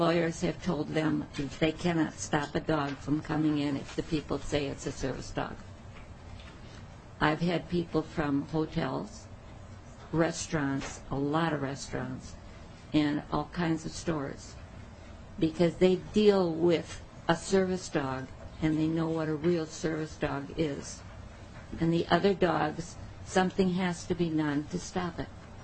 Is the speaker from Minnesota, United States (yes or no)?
yes; Park Rapids, Minnesota, United States; I'm from Park Rapids. I'm 80 years old.